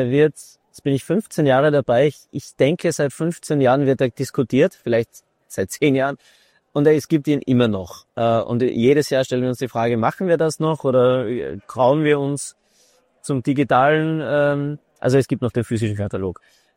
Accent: Austria; Als Österreicher sage ich jetzt pauschal, wir im Dachraum

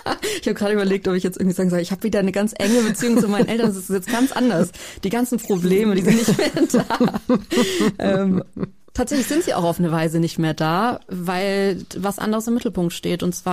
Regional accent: Jagstheim, Baden-Württemberg, Germany; in der Nähe von Stuttgart, vielleicht kennst du Schwäbisch Hall, vielleicht kennst du Crailsheim, vielleicht kennst du Jagstheim, das eigentliche Dorf, wo ich mir aufgewachsen bin.

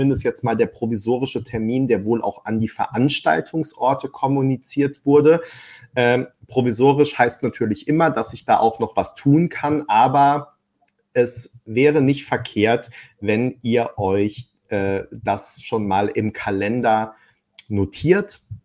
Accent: Baden-Württemberg, Germany; mein Heimatbundesland Baden-Württemberg

